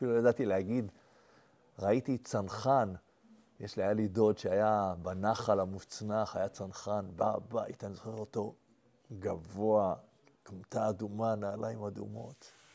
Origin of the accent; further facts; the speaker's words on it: Jerusalem, Jerusalem District, Israel; אני גדלתי בקריית יובל בירושלים, לא כמו הצפונבוני הזה. גדלתי בירושלים במקומות הכי, הכי נידחים, הכי עלובים של העיר הזאת.